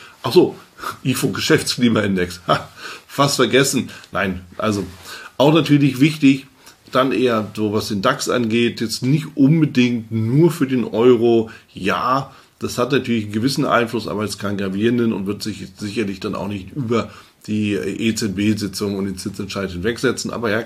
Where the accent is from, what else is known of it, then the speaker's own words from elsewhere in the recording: Hamburg, Germany; ganz frisch aus Hamburg, aus Deutschland.